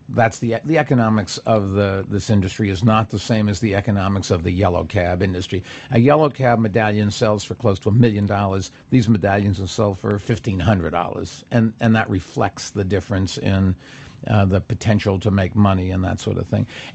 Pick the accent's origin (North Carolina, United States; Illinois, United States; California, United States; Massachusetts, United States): Massachusetts, United States; I come from Massachusetts.